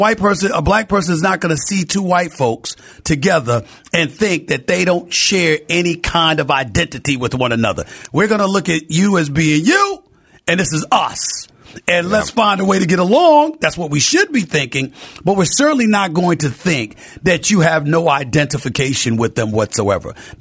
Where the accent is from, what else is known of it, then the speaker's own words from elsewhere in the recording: Queens, New York, United States; because I'm from Queens, New York, so I brought up some Queens names.